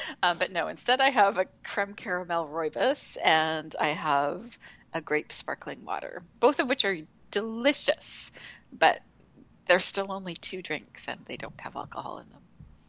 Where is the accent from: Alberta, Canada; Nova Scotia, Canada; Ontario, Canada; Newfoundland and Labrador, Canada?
Alberta, Canada; Edmonton; now in Vancouver, Canada; I mean, I'm from Edmonton originally